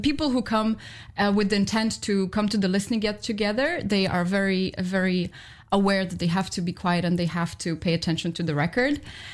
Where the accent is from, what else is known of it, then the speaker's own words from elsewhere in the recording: Poland; English is a second language; My parents, for example, my parents' generation, I come from Poland.